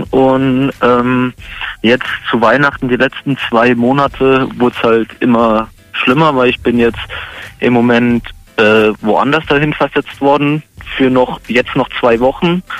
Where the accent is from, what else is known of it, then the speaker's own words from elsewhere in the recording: Bavaria, Germany; Also ich komme aus der Nähe von Rosenheim und bin 21.